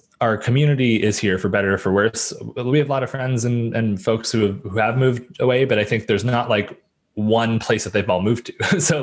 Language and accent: English; Canada; now in United States; growing up in Canada and having done 18 or so of those winters